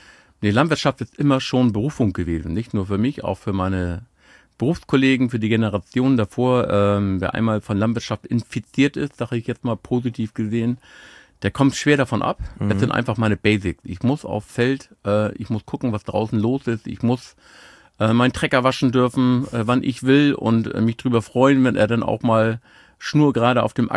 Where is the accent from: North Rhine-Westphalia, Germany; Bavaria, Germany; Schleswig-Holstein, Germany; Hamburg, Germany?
Schleswig-Holstein, Germany; Emmelsbüll-Horsbüll; Ich bin nordfriesisches Kind, geboren in Emmetsbüll, Horstbüll auf dem Bauernhof.